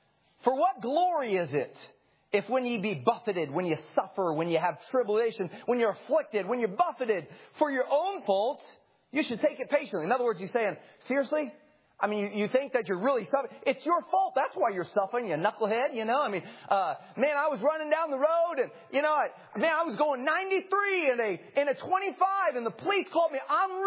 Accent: Midwest, United States; I grew up in the Midwest and it would get winter.

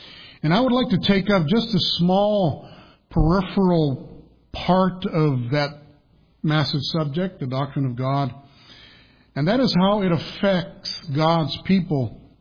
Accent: Colorado, United States; now in New Hampshire, United States; because I'm from Colorado, I grew up all my life in Colorado, but I think I've lived longer in New Hampshire now than I did in Colorado.

